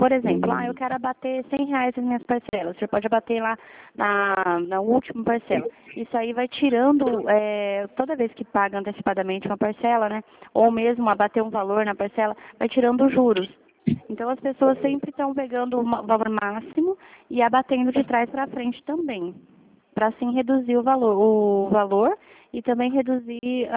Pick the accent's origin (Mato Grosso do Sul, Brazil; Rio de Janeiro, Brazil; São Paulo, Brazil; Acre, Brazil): Mato Grosso do Sul, Brazil; Dourados; Eu sou de Dourados, Mato Grosso do Sul.